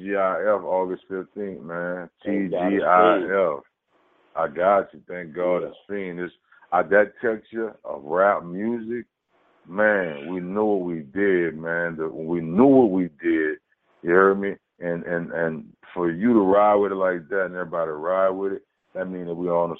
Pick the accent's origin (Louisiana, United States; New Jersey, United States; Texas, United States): Louisiana, United States; New Orleans; Growing up in Holy Grove, the 17th, you hear me? The same home of … one of the greatest rappers to ever do it, right?